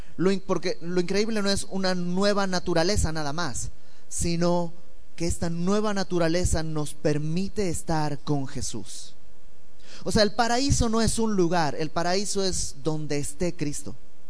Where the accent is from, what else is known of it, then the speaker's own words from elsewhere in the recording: Bolivia; moved away as an adult; now in Mexico; yo no soy de México, soy boliviano. Llegué a México hace 15 años por 6 meses y también me fui quedando.